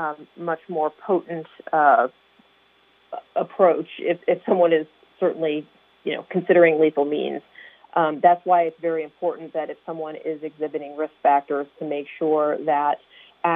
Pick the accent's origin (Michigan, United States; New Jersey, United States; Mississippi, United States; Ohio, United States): Ohio, United States; northeastern Ohio in a town that had fewer than 5,000 people, and that's three times the number of people in my hometown